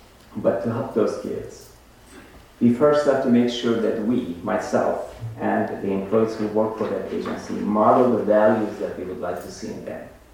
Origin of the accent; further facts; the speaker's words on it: Iran; moved away as an adult; now in United States; I grew up in Iran, and I came here to study as a student almost 4 years ago.